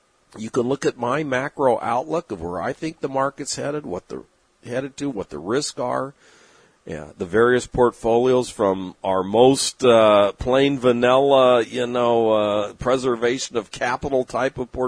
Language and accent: English; San Diego, California, United States; It's not the same San Diego that I grew up in, and now I'm over here, surrounded by shrimp